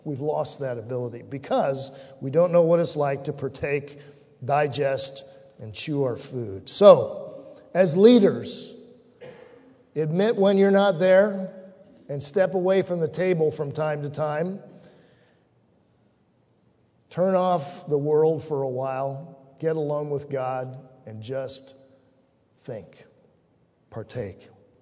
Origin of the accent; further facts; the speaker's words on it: United States; because I'm an American